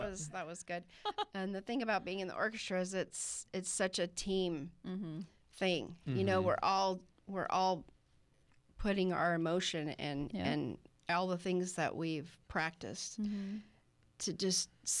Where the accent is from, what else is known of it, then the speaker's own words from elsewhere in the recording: Los Angeles, California, United States; moved away as an adult; now in Yuma, United States; Originally from L.A. Came here about 22 years ago, 23 years ago.